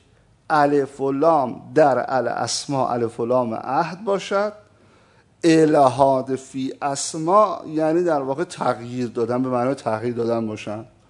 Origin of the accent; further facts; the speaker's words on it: Iran; حالا ما همه ایرانی هستیم